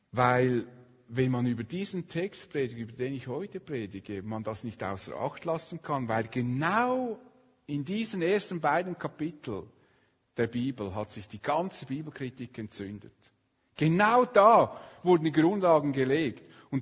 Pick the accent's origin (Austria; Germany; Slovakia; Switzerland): Switzerland; Für uns eigentlich aktuell als Schweizer.